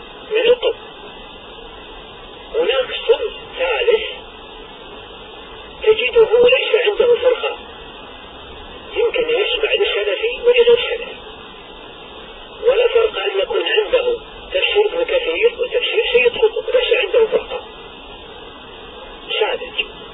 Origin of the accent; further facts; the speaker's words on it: Saudi Arabia; بل نحن الآن عندنا في السعودية